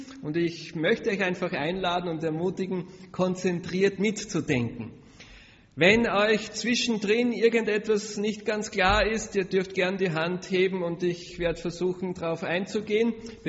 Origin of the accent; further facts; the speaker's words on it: Austria; ich bin Österreicher, ich komme aus Bogenhofen. Ich habe einige Jahre als Prediger in Österreich gearbeitet und bin jetzt auch schon länger in Bogenhofen.